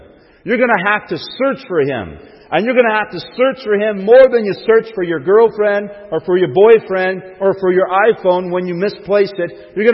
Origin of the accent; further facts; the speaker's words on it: the South, United States; accent: Southern twang; I grew up about an hour and a half south of here. You may not know it by my accent, but I used to have a Southern twang.